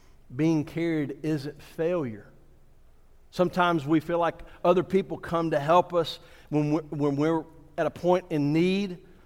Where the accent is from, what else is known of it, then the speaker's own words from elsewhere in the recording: New Orleans, Louisiana, United States; I remember when I was growing up in New Orleans, and the mission was about 8 blocks from St. Charles Avenue, and it was Mardi Gras season.